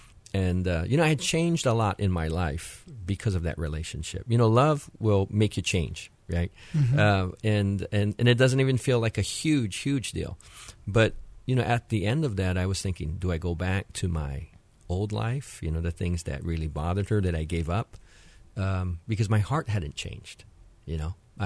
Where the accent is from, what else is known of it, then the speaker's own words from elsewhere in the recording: Wahiawa, Hawaii, United States; Just grew up in Wahiawa, regular local boy